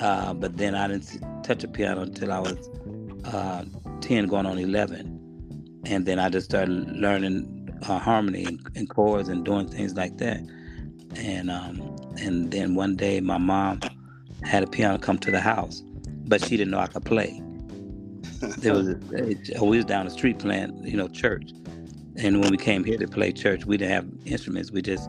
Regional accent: Portland, Oregon, United States; Originally, I'm from Portland, Oregon. They have black people out there. I'm from Portland, Oregon.

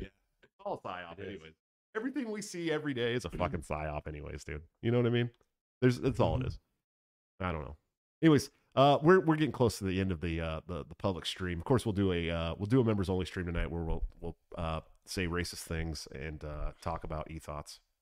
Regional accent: California, United States; I love taco trucks, dude. I grew up in California. The more tacos, the better.

